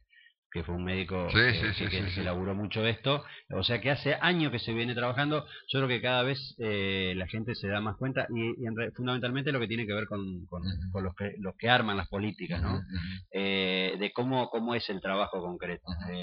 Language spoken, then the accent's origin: Spanish; Concordia, Entre Ríos, Argentina; moved away; also born or lived in Buenos Aires; yo soy de Concordia, pero bueno, me fui, tuve 20 años en Buenos Aires